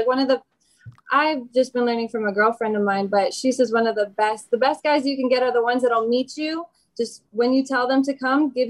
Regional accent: Wisconsin, United States; So I started in the industry at 18. I'm from Wisconsin. I'm 27 now

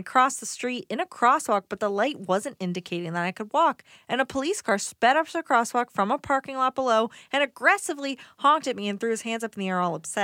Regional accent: Maine, United States; I'm from Maine, and usually the button is broken and people just cross when it's safe.

